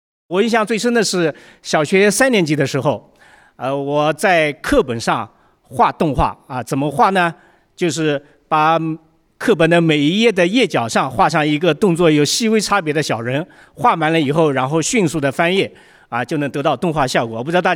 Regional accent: Jiangsu, China; 我老家在苏北农村

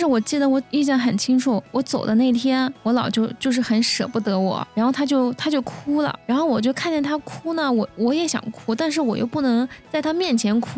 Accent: Gansu, China; 哦，我是西北的甘肃

